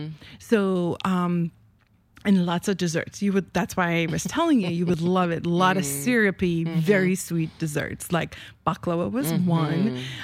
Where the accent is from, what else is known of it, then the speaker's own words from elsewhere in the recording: Turkey; when I was growing up in Turkey, which is about almost, 4 decades ago, there was no, because it's a Muslim-oriented country, so there was no Christmas.